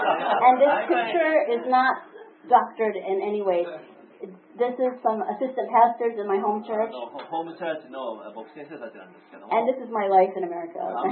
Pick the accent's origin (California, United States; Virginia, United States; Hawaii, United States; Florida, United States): Hawaii, United States; I grew up in Hawaii as a child.